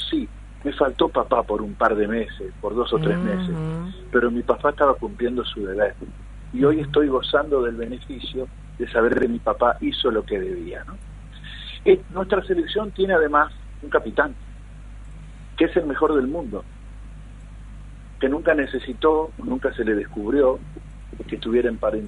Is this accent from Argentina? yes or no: yes; Argentina; Al gol lo grité como apasionado argentino, ¿no?